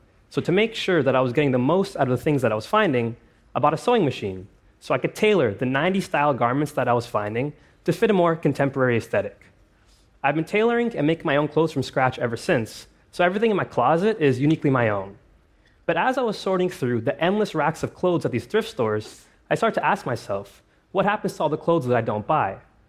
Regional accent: Toronto, Ontario, Canada; In Canada, we throw away enough clothing to fill the largest stadium in my hometown of Toronto

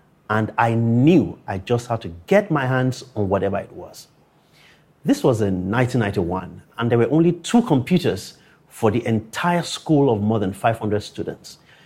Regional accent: Nigeria; And it's a race that my home country, Nigeria, and home continent, Africa, are losing.

